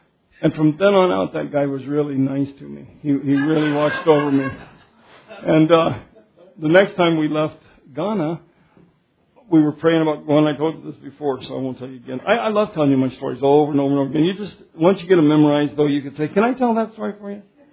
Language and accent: English; United States; They don't know I'm an American and that I have recourse with a senator.